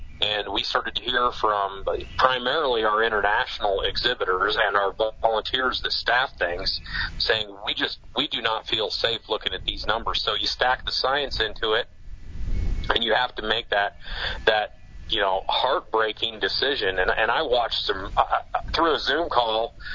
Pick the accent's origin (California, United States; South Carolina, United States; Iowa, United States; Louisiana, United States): Iowa, United States; and I grew up in Central Iowa